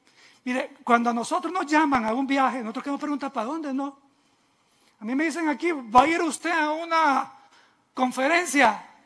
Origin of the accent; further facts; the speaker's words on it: El Salvador; born there; Yo no nací en Estados Unidos. Yo nací en el país más chiquito de América. A la orilla de un volcán. La falda de un volcán. Papá pastoreaba. Ahí nací yo.